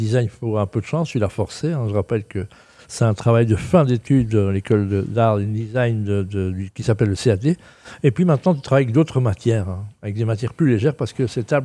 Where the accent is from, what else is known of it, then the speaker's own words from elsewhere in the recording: Belgium; oui, ça va, hein, je suis belge aussi.